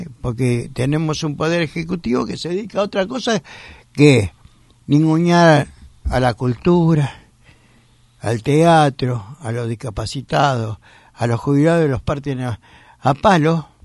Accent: Buenos Aires, Argentina; camino en la calle como buen porteño, y yo veo en cada rincón de mi ciudad mucha gente

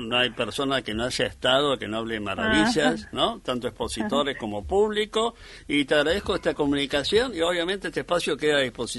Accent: Buenos Aires, Argentina; Para aquellos que nacimos y crecimos en Buenos Aires

